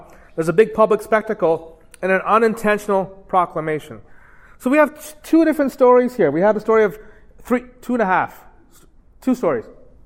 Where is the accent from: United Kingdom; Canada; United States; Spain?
Canada; I'm a Canadian. I didn't have AP World History.